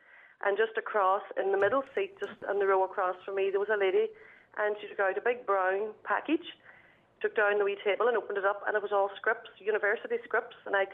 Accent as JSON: {"language": "English", "town": "Convoy", "region": "Ulster", "country": "Ireland", "said": "Well, I live in Convoy. At the minute I'm working, I work in the in Northern Ireland, but I'm from Convoy, County Donegal."}